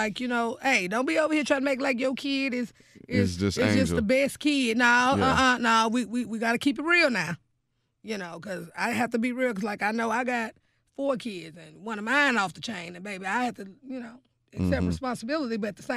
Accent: Houston, Texas, United States; You know, I'm from Northeast Houston. You know, I'm that girl that's from around the way

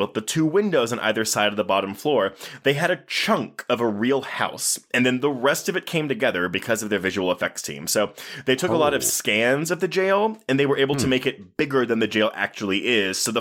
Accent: Louisiana, United States; I'm from Louisiana.

